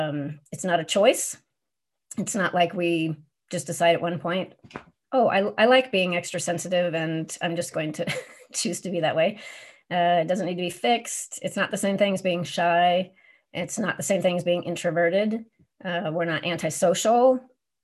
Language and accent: English; Portland, United States; And I grew up outside of Portland, and pretty much for my whole childhood, I got used to the idea that I was apparently just too sensitive